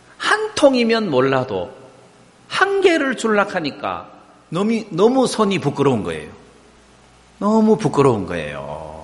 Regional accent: Daegu, South Korea; accent: Gyeongsang; 저는 대구 경상도 사람이라 광주 가서 살면 이게 언어가 딱 표가 나잖아요. 저 경상도 사람이구나.

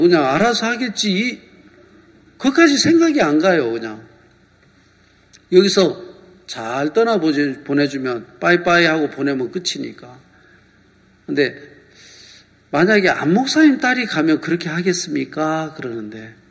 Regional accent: Namwon, North Jeolla, South Korea; 남원 제 고향이 남원인데요. 남원은 양반 동네라고.

